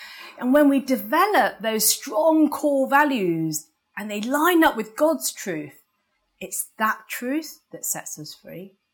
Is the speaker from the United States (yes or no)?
no; England, United Kingdom; we're English, we know how to speak English, and our accent is the best accent, right?